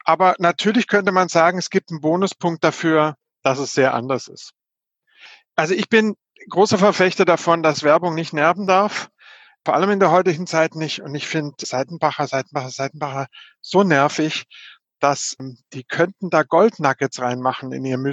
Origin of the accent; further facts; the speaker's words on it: Southern Germany, Germany; ich bin im Süddeutschen groß geworden